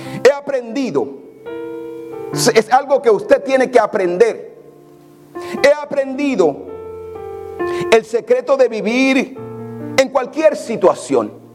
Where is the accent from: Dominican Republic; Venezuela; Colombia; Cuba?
Dominican Republic; Como yo le dije, yo fui uno de esos que cuando niño yo decía, cuando yo me vaya para Nueva York, porque para los que no son dominicanos, en los Estados Unidos solamente existe el estado de Nueva York.